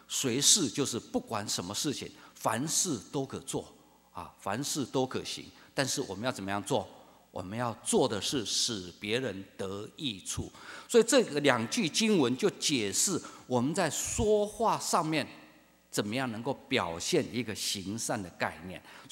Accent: China; 就像我们中国人常说，我们口里要积什么？要积德。

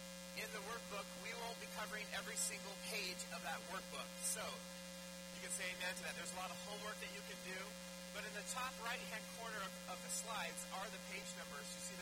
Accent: Pacific Northwest, United States; We come from the Pacific Northwest.

